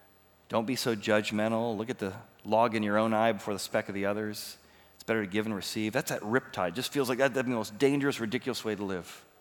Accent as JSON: {"language": "English", "region": "Midwest", "country": "United States", "tie": "born or raised there", "said": "Well, the nice thing about a hurricane versus a tornado, I grew up in the Midwest, is you get like 15 minutes notice for the tornado."}